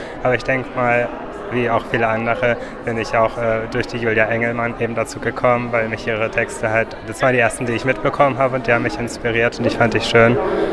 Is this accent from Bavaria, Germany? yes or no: yes; Würzburg, Bavaria, Germany; Ja, ich komme aus Würzburg und wurde halt hier eingeladen